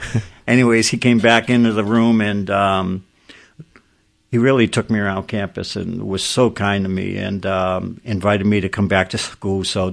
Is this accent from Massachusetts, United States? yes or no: yes; Boston, Massachusetts, United States; You know, my grandparents and where I grew up in South Boston, we have the South Boston St. Patrick's Day parade that runs through it every year.